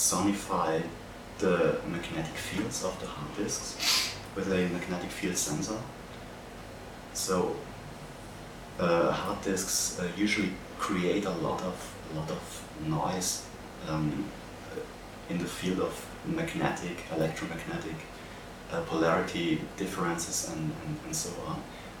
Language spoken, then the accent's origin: English; Feldkirch, Vorarlberg, Austria; now in Linz, Austria; I'm also from Feldkirch in Vorarlberg, but I'm now living in Linz also.